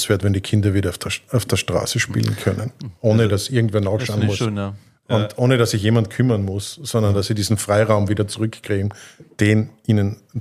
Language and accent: German; Tyrol, Austria; Sage ich als Tiroler.